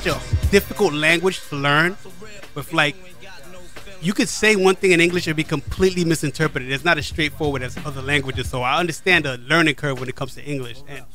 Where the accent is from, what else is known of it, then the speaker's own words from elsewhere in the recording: United States; born there; first language Spanish; English is a second language; No, Ebro, I was born in America.